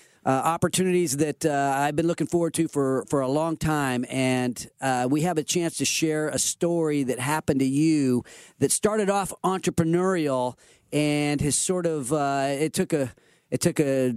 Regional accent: Sacramento, California, United States; In Sacramento, the youth, I can't thank you enough for coming back to my hometown as well and really growing the business here.

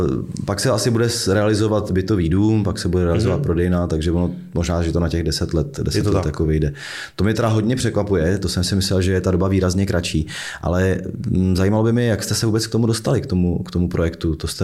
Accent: Plzeň, Plzeň Region, Czechia; Byť jsem Plzeňák

